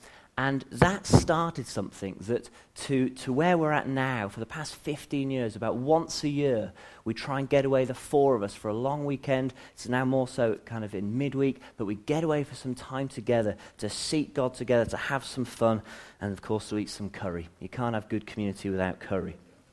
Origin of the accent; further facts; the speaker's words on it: Worcester, West Midlands, United Kingdom; As many of you know, I grew up in Worcester, and having misused the majority of my teenage years